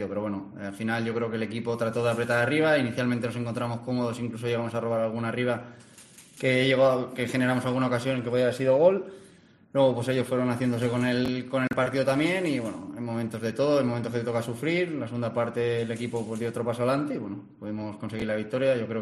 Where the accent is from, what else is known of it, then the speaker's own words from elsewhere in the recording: Valencia, Valencian Community, Spain; yo soy de Valencia, por lo tanto Valencia está muy cerquita, podía tener cerca a mi familia